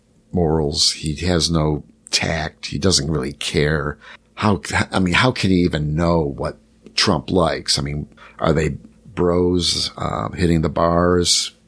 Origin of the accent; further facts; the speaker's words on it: Chicago, Illinois, United States; I'm from Chicago. It took us 100 years to get the Cubs to the World Series.